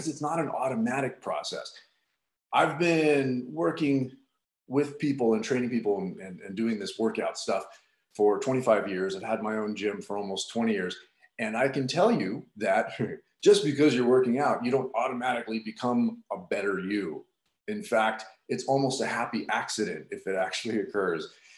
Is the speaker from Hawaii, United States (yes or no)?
yes; Hawaii, United States; I'm from Hawaii, but I at the time lived in Sacramento.